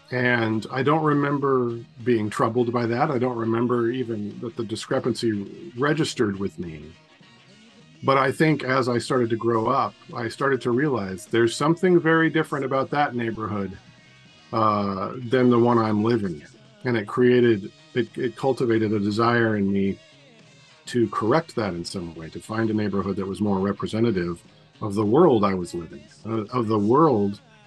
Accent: Portland, Oregon, United States; I grew up in Northeast Portland in a neighborhood, almost a suburban neighborhood, right on the edge of Northeast Portland.

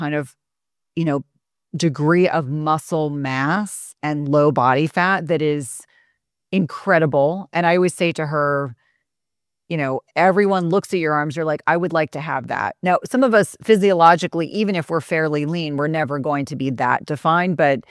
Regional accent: New Jersey, United States; I grew up in New Jersey. I am not a pushover in any capacity

